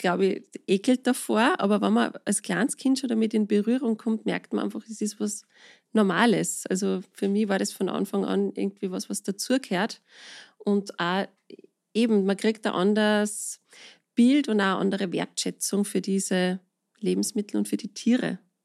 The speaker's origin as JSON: {"language": "German", "region": "Salzburg", "country": "Austria", "said": "Ich bin ursprünglich aus Salzburg und wir haben schon festgestellt, ich habe ja Wurzeln aus dem Lungau."}